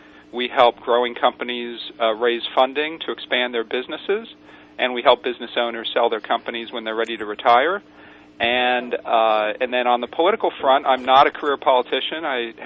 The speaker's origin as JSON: {"language": "English", "region": "California", "country": "United States", "tie": "born or raised there", "lives_now": "Los Angeles, United States", "said": "I live in L.A."}